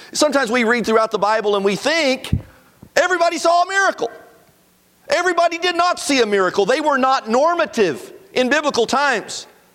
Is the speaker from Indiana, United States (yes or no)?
yes; Indiana, United States; I know I grew up in Indiana, it's all about hoops, but I'm a football guy now.